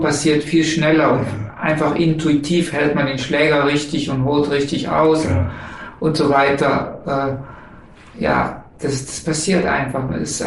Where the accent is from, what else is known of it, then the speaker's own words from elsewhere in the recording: Cologne, North Rhine-Westphalia, Germany; Also gegen Köln. Ich komme aus Köln.